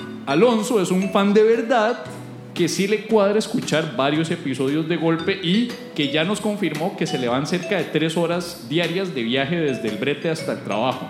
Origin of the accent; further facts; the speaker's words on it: Alajuela, Costa Rica; Yo soy de Alajuela. Yo soy de Alajuela